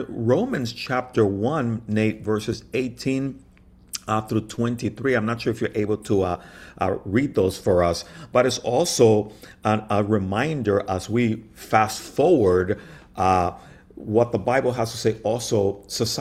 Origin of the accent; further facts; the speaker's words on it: Dominican Republic; now in United States; I immigrated here back in 1976 from the Dominican Republic.